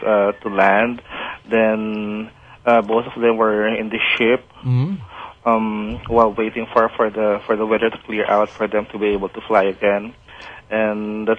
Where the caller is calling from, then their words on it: Quezon City, Metro Manila, Philippines; I'm from Quezon City.